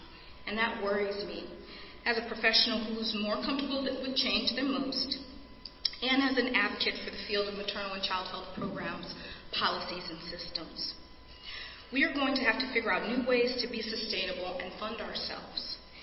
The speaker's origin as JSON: {"language": "English", "town": "Chicago", "region": "Illinois", "country": "United States", "tie": "born or raised there", "said": "So for those of you here receiving this award in my hometown in Chicago know me."}